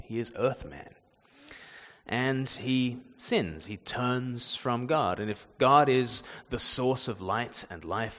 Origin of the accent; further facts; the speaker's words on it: Australia; just as I was born in Australia, many generations later